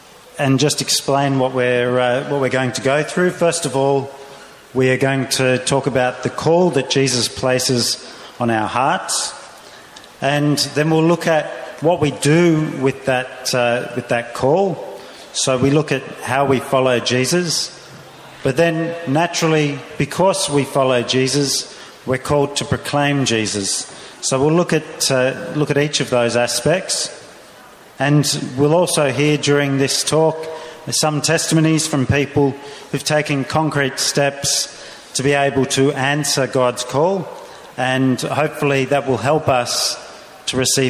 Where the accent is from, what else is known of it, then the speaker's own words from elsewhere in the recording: Australia; now in Rome, Italy; We're from Australia, so we apologise for our accent.